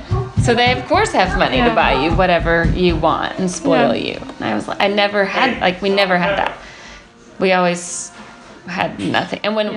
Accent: California, United States; moved away; But when we moved here from California, that was like the one thing that my mom always missed was Mexican food. Because we grew up with Mexicans.

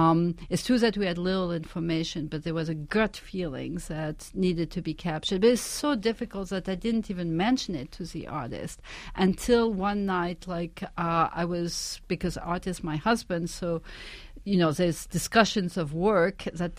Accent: France; I didn't grow up with it. I grew up in France.

